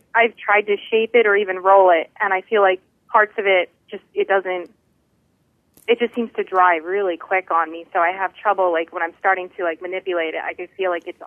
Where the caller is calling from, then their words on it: Harleysville, Pennsylvania, United States; I am calling from Harleysville, PA.